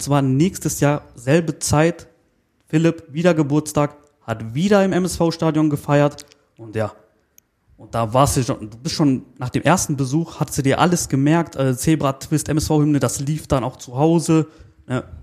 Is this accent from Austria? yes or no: no; Moers, North Rhine-Westphalia, Germany; also born or lived in near Düsseldorf; ich komme ja aus Moers, bin in Moers geboren, dann in der 6. Klasse irgendwann Nähe Düsseldorf gezogen.